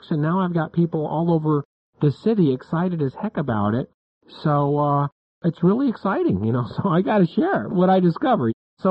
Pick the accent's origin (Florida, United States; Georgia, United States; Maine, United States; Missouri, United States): Missouri, United States; Well, it's just, you know, I'm from Missouri, and I'll tell you, Roberta, it took me a long time to embrace astrology.